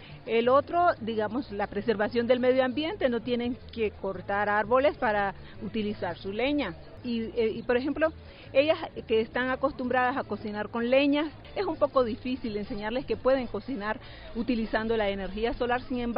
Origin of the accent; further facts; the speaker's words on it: Managua, Nicaragua; vengo de Managua, Nicaragua.